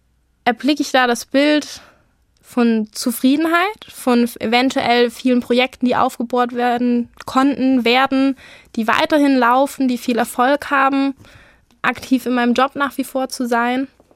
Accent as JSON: {"language": "German", "town": "Metzingen", "region": "Baden-Württemberg", "country": "Germany", "said": "ich komme aus der Metzinger Gegend"}